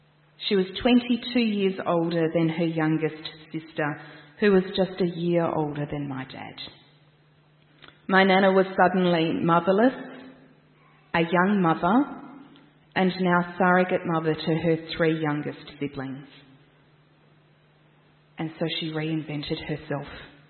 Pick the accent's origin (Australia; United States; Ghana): Australia; Mildura, Victoria; I grew up near Mildura, so like Swan Hill